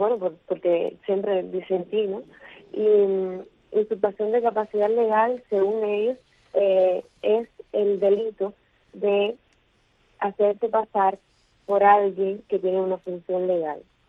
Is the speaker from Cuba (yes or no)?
yes; Cuba; porque soy cubana